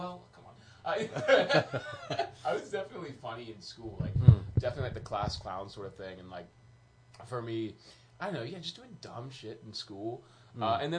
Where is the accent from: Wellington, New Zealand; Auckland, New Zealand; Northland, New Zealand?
Wellington, New Zealand; now in United States; I grew up there. Yeah, I grew up there. Yeah, yeah. So I'm American, obviously, but my... my parents moved there when I was like 9, and so we just lived there for most of my life.